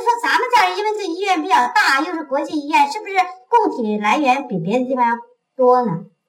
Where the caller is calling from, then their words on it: Hong Kong; 您看我是从香港打来的